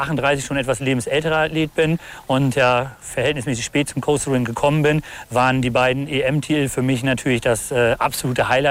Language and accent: German; Lower Saxony, Germany; Ich bin Niedersachse.